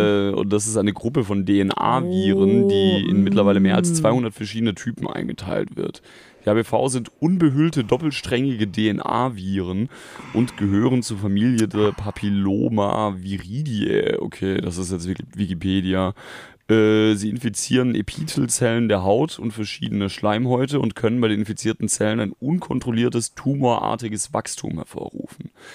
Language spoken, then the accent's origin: German; Swabia, Germany; das darf ich als Schwabe immer gar nicht so laut sagen